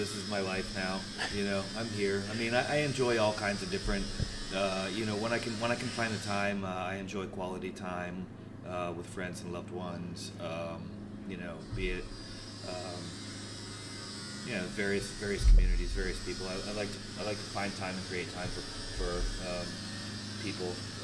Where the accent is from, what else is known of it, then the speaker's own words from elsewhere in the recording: Maine, United States; now in Tampa, United States; I grew up in Maine.